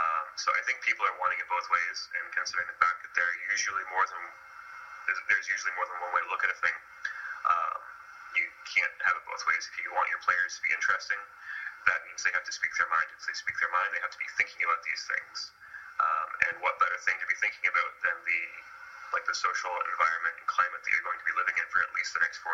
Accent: Canada; I say you guys because I am Canadian, God bless Canada

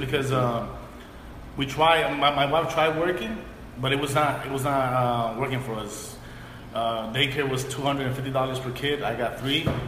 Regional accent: New York City, New York, United States; I grew up uptown in Washington Heights. I moved to the Bronx. So I'm used to, you know, the city.

